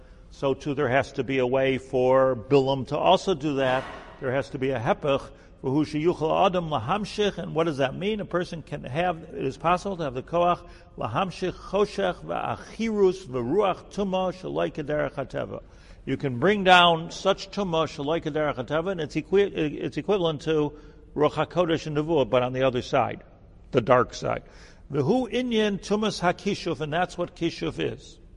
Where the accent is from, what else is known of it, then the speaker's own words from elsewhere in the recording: United States; It's good for us that there's, like, the United States of America. I like it. I'm an American.